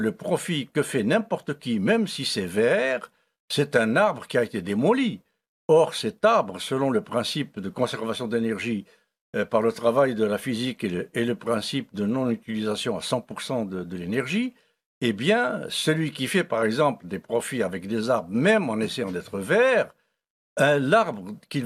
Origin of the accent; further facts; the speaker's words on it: Algeria; born there; je suis né en Algérie en 1944